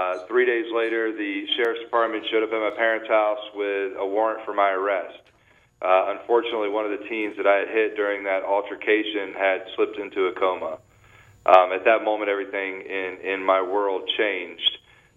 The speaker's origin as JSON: {"language": "English", "town": "Tampa", "region": "Florida", "country": "United States", "tie": "born or raised there", "said": "So, you know, I grew up here in Tampa, Florida, and I'm going to give you, obviously, the Reader's Digest version."}